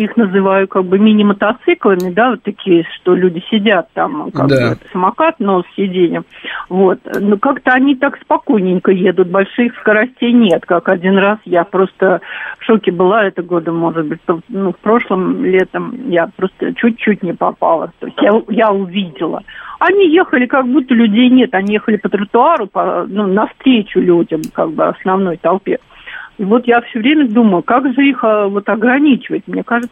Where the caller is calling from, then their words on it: Ruza, Moscow Oblast, Russia; Я звоню вам из Московской области.